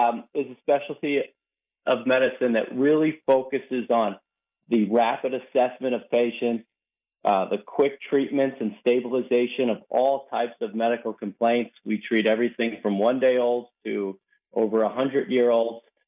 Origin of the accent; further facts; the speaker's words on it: Oceanside, New York, United States; So I'm a Long Island kid. I was born and raised in Oceanside.